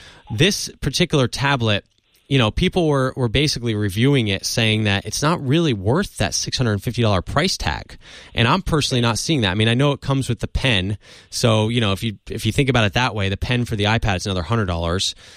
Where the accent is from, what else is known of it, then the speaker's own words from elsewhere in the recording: Clifton, New Jersey, United States; Oh, I'm from Clifton, which is right next door.